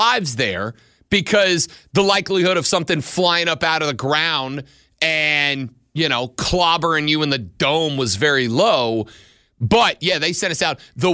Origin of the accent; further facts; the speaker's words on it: Fort Walton Beach, Florida, United States; I grew up in Fort Walton Beach.